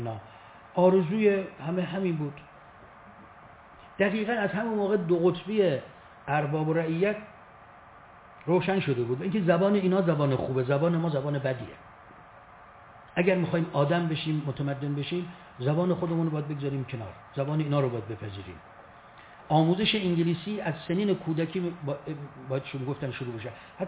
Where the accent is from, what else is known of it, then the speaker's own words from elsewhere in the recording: Iran; من به عنوان یک ایرانی فارسی زبان اینو نمیگم